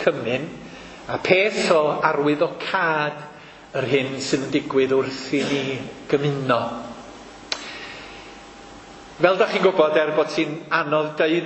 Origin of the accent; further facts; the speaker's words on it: Bangor, Wales, United Kingdom; yn wreiddiol, dwi o Fangor, ac es i'n ngeni mewn tŷ o'r enw Tre Dafydd.